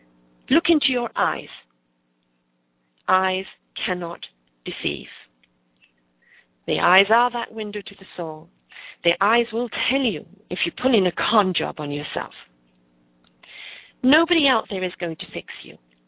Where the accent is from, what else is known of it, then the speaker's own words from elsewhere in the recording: England, United Kingdom; also born or lived in South Africa / United States; now in Canada; I was born and raised in England. I moved with my mother to South Africa with our border collie dog. I then moved to the States for a short while. Then I moved to Canada. I'm coming up 32 years here now.